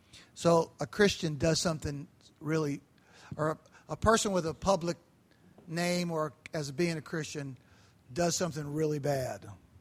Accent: Scotland, United Kingdom; I'm a Scotsman, so I appreciated this.

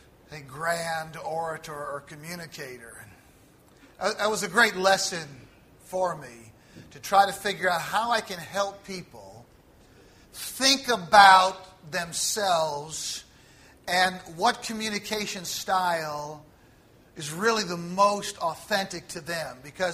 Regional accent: St. Louis, Missouri, United States; Alita and I spent 9 years in St. Louis. After our married life, we're both from St. Louis, but met in another city and then came back.

